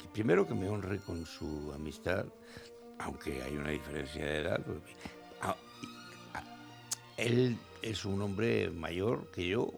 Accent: Cehegín, Region of Murcia, Spain; Argos, además, tiene para mí una connotación especial en tanto que el río que pasa por mi pueblo. Yo, de broma, mi pueblo, Cejín, lo llamo en Mesopotamia porque está entre dos ríos, el Argos y el Kipar.

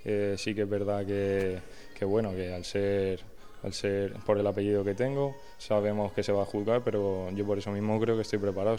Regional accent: Murcia, Region of Murcia, Spain; Porque me fui con 16 años, aquí antes no daba la oportunidad, y vuelvo a casa. La verdad que yo he crecido aquí en Murcia y me siento como un murciano más.

